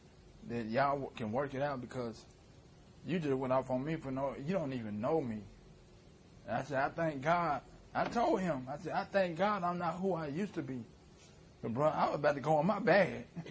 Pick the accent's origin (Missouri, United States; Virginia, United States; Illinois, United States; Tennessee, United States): Tennessee, United States; Memphis; I had to catch myself. I'm from Memphis, man.